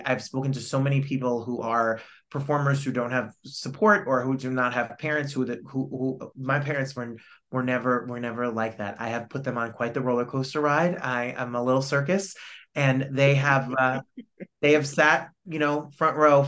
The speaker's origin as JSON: {"language": "English", "region": "New Jersey", "country": "United States", "tie": "born or raised there", "said": "But I grew up in Jersey, so I loved … was the first concert I saw."}